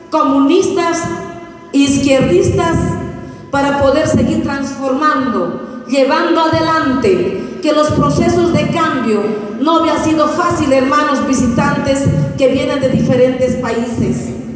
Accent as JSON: {"language": "Spanish", "region": "Cochabamba", "country": "Bolivia", "said": "nosotros venimos desde el trópico de Cochabamba, saludarlos desde acá"}